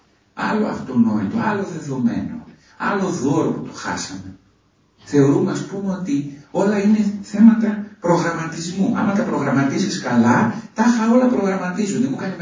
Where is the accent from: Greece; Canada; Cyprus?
Greece; Crete; Λέω, είμαι από την Ελλάδα λέω και συγκεκριμένα είμαι από την Κρήτη.